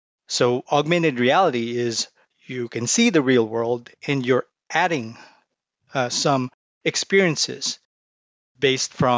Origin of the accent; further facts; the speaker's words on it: Philippines; started programming in high school in my hometown, 5 hours north of Manila, Philippines.